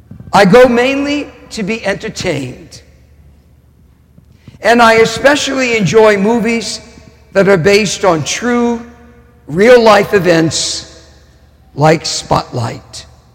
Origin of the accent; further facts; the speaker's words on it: Metairie, Louisiana, United States; Growing up in Old Metairie, I went to the Grand and Arion theaters on Metairie Road.